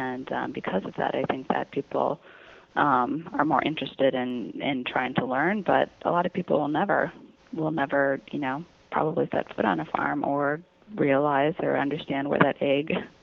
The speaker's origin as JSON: {"language": "English", "region": "North Dakota", "country": "United States", "said": "They really can't believe I'm from North Dakota."}